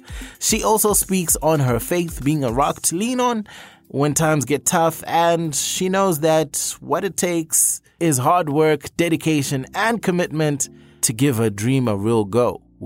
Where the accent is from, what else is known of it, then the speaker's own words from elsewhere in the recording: Zimbabwe; Oh, it's my home country, Zimbabwe.